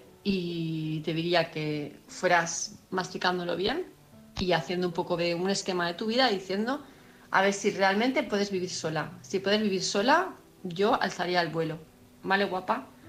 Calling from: Palma de Mallorca, Balearic Islands, Spain; de Palma de Mallorca

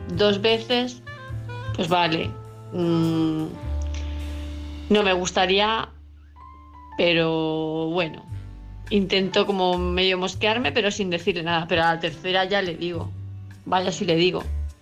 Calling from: Palma de Mallorca, Balearic Islands, Spain; de Palma de Mallorca

